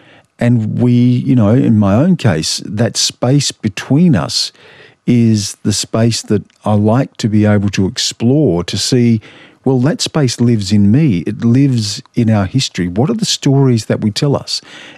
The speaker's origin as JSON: {"language": "English", "country": "Australia", "said": "When I talk about being an Australian, it's an Australia that I enter through the eyes of my Wiradjuri and Gummeroi and Dharawal ancestors and my Irish ancestry."}